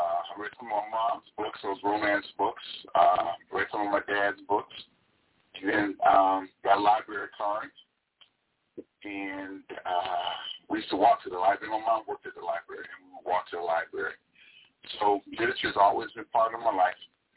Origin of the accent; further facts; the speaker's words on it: Chicago, Illinois, United States; Growing up in Chicago, it was a blessed thing, you know. I went to a school called Copernicus